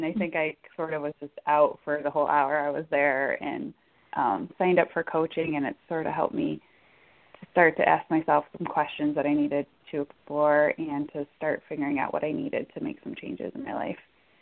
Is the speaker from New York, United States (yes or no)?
yes; New York, United States; also born or lived in Florida / Washington, D.C.; I grew up in the Western New York area, and then after college, I moved down to Florida for a number of years, and then up to the D.C. area, and then back to Western New York for probably about 4 years.